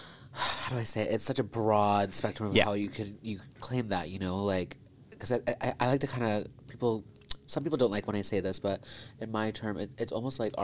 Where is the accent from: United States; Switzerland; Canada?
Canada; Nelson, British Columbia; now in Vancouver, Canada; I definitely leaned more into it when I moved to Vancouver. So growing up in Nelson.